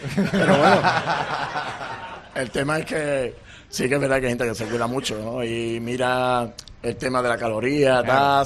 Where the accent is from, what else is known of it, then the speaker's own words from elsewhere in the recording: San Fernando, Andalusia, Spain; De San Fernando